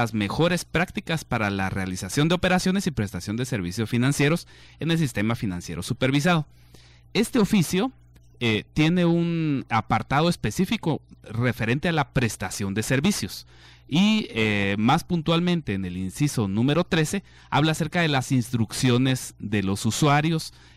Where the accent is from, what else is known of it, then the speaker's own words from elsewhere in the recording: Guatemala; como guatemaltecos, nosotros tenemos una cultura de ese tipo.